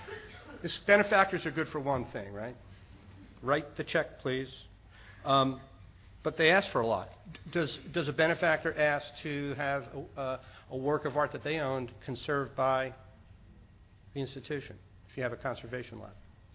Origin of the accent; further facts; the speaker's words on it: New York, United States; from New York.